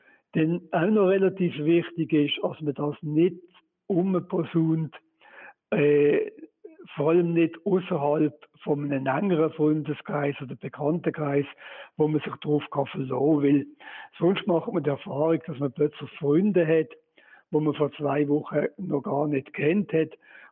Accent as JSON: {"language": "German", "country": "Switzerland", "said": "in Deutschland ist es nicht anders, zum Beispiel als bei uns in der Schweiz, wir finden das eher negativ."}